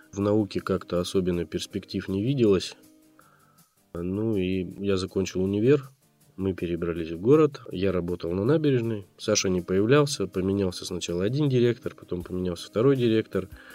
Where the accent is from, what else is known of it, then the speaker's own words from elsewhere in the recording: Kyrgyzstan; Я же приехал из Киргизии. У нас такого не было еще эти 90-е годы.